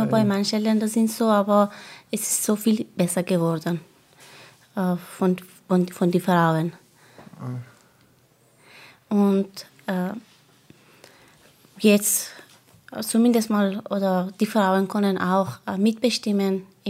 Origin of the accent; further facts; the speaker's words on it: Afghanistan; German is a second language; in Afghanistan oder in meinem Heimatland